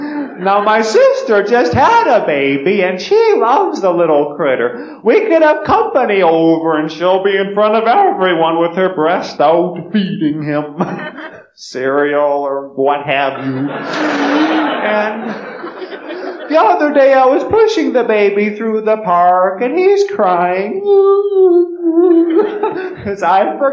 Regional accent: United States; I'm from America and the economy's having problems.

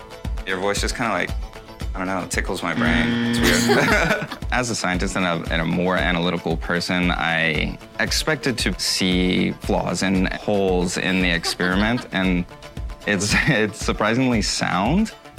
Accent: New Orleans, Louisiana, United States; I am from New Orleans, Louisiana.

